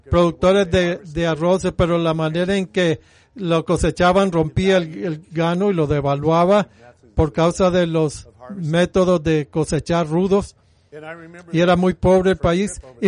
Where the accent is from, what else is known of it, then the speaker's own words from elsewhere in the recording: United States; No como la mayor parte de la gente hace aquí en esta nación. Lo que hacemos como americanos muchas veces, al ver a nuestro vecino de al lado